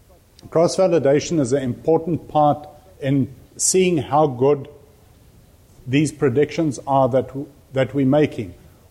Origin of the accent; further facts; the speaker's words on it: South Africa; accent: South African; I worked with rainfall data in South Africa. You can, yeah, I've got an accent. That's where my accent is from.